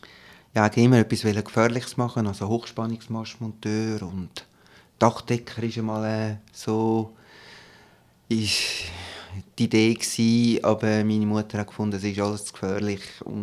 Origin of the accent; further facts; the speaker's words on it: Zurich, Switzerland; born there; Ich bin in Zürich geboren. Italienischer Abstammung, in der Zwischenzeit auch Schweizer Bürger.